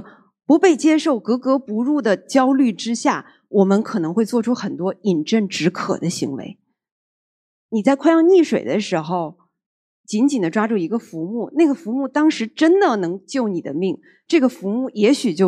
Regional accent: northern China, China; 比如说我是北方人啊，从北方搬到南方，从南方搬到北方，从国内搬到海外，从乡村搬到城市

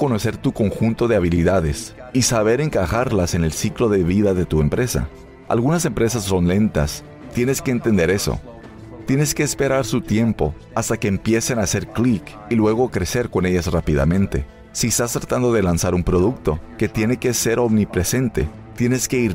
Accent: Pittsburgh, Pennsylvania, United States; Crecí en Pittsburgh, así que probablemente con menos de 12 años salía y compraba tarjetas de béisbol que coleccionaba.

